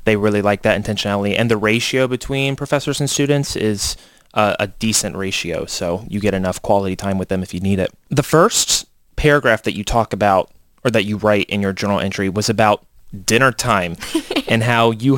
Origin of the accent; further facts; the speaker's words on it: Tennessee, United States; I'm from Middle Tennessee.